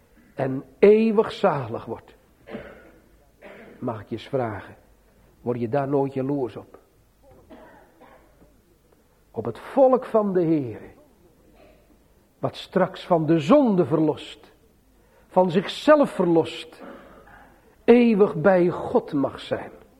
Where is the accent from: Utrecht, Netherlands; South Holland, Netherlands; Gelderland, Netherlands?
South Holland, Netherlands; born there; De afgescheiden dominee, vroeger in Giessendam gestaan, vlak bij mijn geboorteplaats.